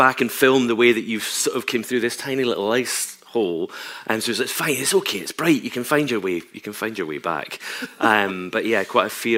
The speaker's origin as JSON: {"language": "English", "town": "Tobermory", "region": "Scotland", "country": "United Kingdom", "tie": "born or raised there", "also_born_or_lived": "Dumbarton", "said": "Tobermory, that's my hometown, you know, is famously one of the most colourful towns in the world, especially when the sun's shining, if it shines. But, you know, to go from a housing estate in Dumbarton, which is really kind of all I could really remember about my life."}